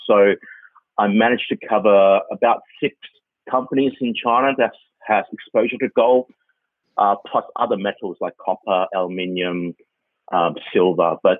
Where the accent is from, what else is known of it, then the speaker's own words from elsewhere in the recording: Australia; moved away as an adult; now in Hong Kong; as you can tell from my accent, I actually grew up in Australia. So born in Hong Kong, grew up in Australia. So I lived in Australia for about 22 years before I decided to come back to Hong Kong 10 years ago.